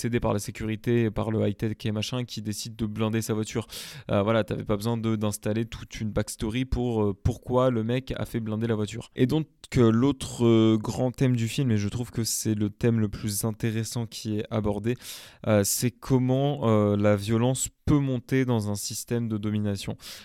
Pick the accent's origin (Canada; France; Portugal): Portugal; Et puis, je suis portugais, donc au Brésil, ça parle portugais.